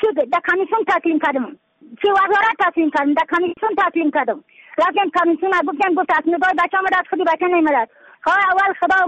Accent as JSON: {"language": "Persian", "region": "Badakhshan", "country": "Afghanistan", "said": "از بدخشان هستم، مرکز بدخشان، ولسوالی اقل پایان"}